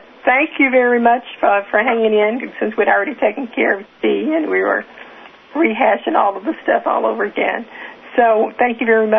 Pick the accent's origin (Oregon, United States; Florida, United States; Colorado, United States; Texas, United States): Texas, United States; Dallas; in Dallas, because I came from the Dallas area